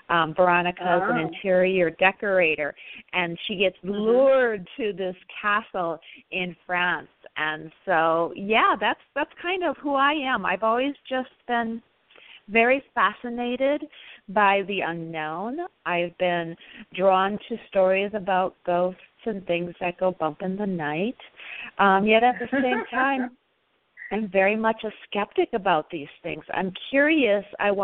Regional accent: Midwest, United States; I'm in Southern California and originally from the Midwest.

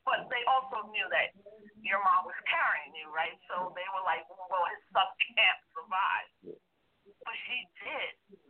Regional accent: New York City, New York, United States; So for me, even though I grew up in New York City while the Bronx was burning, and it was the 70s and hip-hop and all

